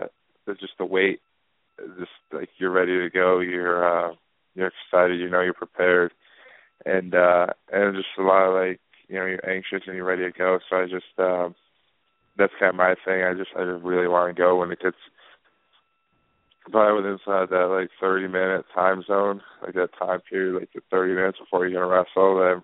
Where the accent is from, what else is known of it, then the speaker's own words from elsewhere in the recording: New York, United States; I'm from upstate New York, near Albany, Schenectady area. I went to Duanesburg High School, a small school, about 30 minutes west of Albany, in New York.